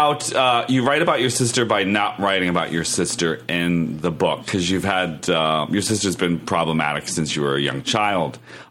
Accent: Erie, Pennsylvania, United States; You know, I'm from Erie, Pennsylvania, and the Battle of Lake Erie was the deciding war of the War of 1812.

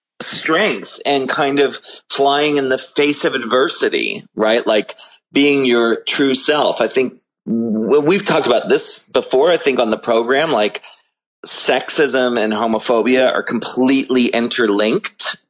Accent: Maryland, United States; definitely John Waters and the connection of me growing up in Maryland.

